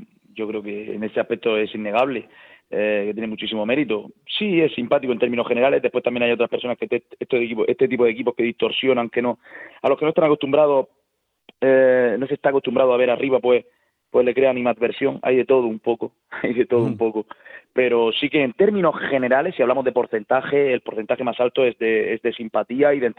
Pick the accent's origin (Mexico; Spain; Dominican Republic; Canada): Spain; Murcia, Region of Murcia; pues soy de Murcia, soy murciano, murcianista